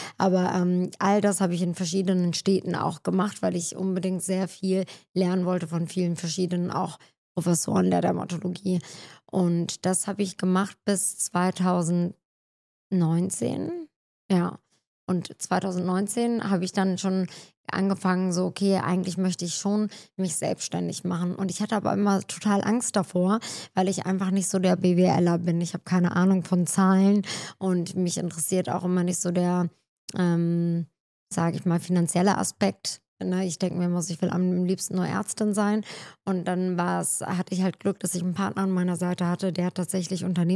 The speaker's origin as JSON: {"language": "German", "town": "Hanover", "region": "Lower Saxony", "country": "Germany", "tie": "born or raised there", "said": "ich bin ja in Hannover groß geworden, aufgewachsen und meine Mutter lebte dann aber irgendwann nach einer Zeit in Bremen und ich war dann ja mit 18 weg von zu Hause"}